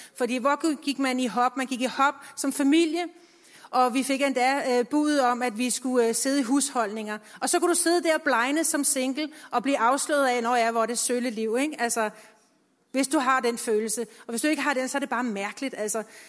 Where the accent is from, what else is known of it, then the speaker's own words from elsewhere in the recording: Copenhagen, Capital Region of Denmark, Denmark; nu er jeg jo fra København, og der er ret mange singler i København